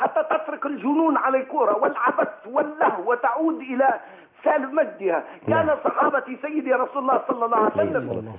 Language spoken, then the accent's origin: Arabic; Tunisia; من تونس، جزاكم الله خير وكفاكم الله شر على هذا الموضوع الذي أثرتموه